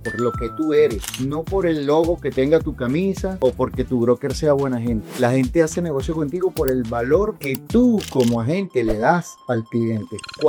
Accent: Venezuela; now in United States; yo soy venezolano. Tengo 25 años viviendo acá en los Estados Unidos, específicamente en el sur de Florida.

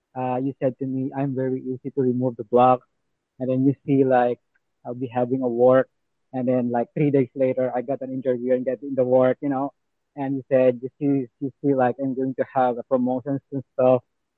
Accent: Toronto, Ontario, Canada; I'm Canada, Toronto.

